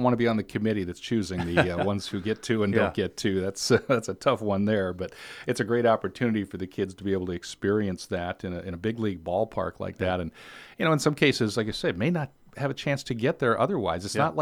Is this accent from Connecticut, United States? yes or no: no; Dubuque, Iowa, United States; I grew up over in Eastern Iowa in Dubuque, and my father, that was our vacation every year.